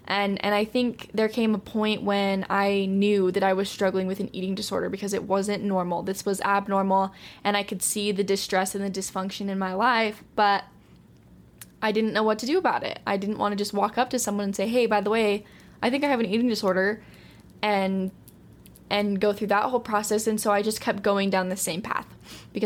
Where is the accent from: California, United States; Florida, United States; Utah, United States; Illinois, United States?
Utah, United States; And then I'm from Utah, still living here